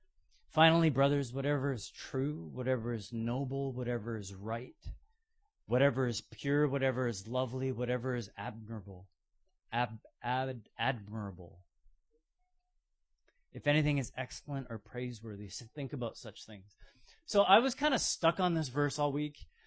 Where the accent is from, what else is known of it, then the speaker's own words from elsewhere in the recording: Canada; So I grew up in Canada.